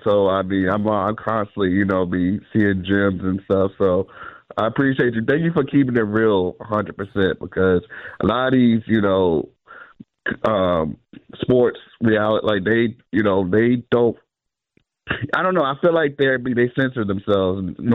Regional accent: Richmond, Virginia, United States; I'm a Commanders fan. You know, I'm actually from Richmond.

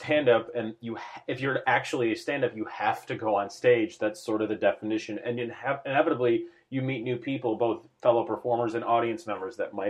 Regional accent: Plainfield, Illinois, United States; We grew up in Plainfield, that's correct.

